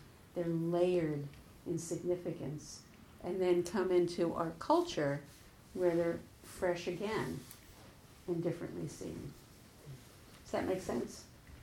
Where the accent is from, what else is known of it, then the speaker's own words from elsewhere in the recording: New York, United States; And so fence, in the world that I grew up in New York, a fence was somebody who you'd bring stolen goods